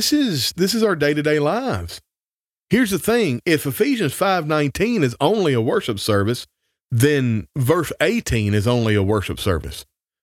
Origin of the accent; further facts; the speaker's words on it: Tennessee, United States; I grew up in Northwest Tennessee, and I spent a lot of time with Christians, and I worked in my uncle's sawmill.